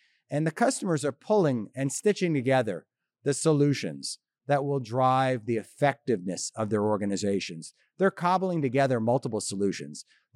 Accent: Jupiter, Florida, United States; I like to talk about the Jupiter Lighthouse in my hometown of Jupiter, Florida.

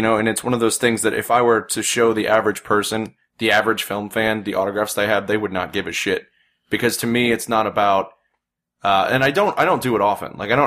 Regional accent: Indianapolis, Indiana, United States; going to my hometown, Indianapolis, to a horror convention

